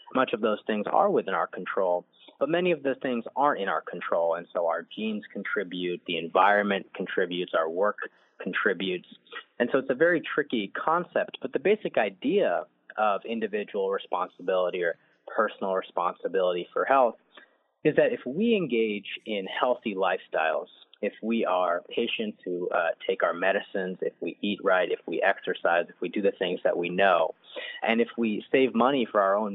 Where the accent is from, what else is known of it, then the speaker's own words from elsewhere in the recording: Ohio, United States; So I grew up in Ohio.